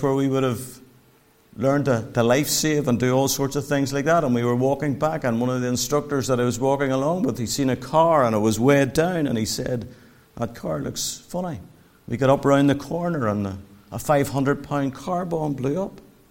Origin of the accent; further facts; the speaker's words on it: Glengormley, Northern Ireland, United Kingdom; also born or lived in Belfast; I was born in Belfast. I was brought up in Glengormley. I was not brought up in a Christian home, but it was certainly a loving home. And as I look back, we were brought up in the Church of Ireland Church.